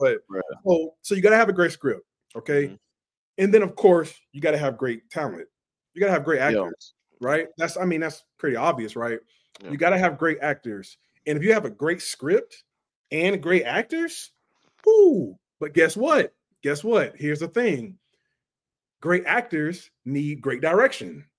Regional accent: Columbia, South Carolina, United States; but I'm from Columbia, South Carolina, so there's some talented people in Columbia

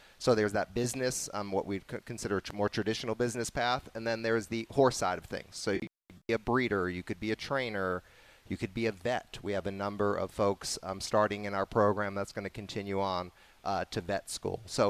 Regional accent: Brooklyn, New York, United States; now in Tucson, United States; I was a Brooklyn kid, born and raised in Brooklyn, New York, and came out to Tucson for my degree in racetrack management

